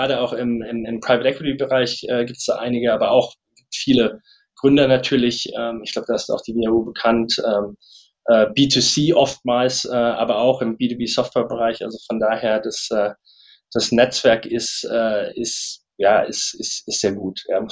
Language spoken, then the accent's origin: German; Mainz, Rhineland-Palatinate, Germany; moved away as an adult; now in London, United Kingdom; ich bin in Mainz aufgewachsen, zur Schule gegangen, habe dann BWL studiert, war dann im Investmentbanking, im M&A-Bereich aktiv, vor 13 Jahren bin ich nach London gezogen